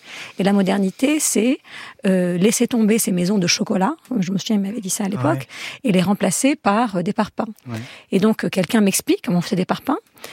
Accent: Algiers, Algiers Province, Algeria; c'est incroyable, j'ai grandi à Alger, je savais pas que ça existait.

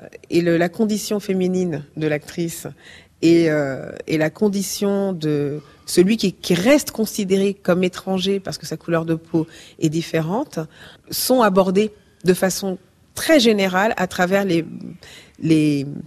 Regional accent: France; J'ai grandi en France, je suis allée à l'école de la République

